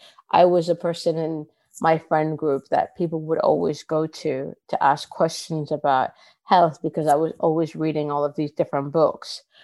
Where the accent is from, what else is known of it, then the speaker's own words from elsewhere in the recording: Toronto, Ontario, Canada; now in United Kingdom; So I'm Canadian and I grew up in Toronto.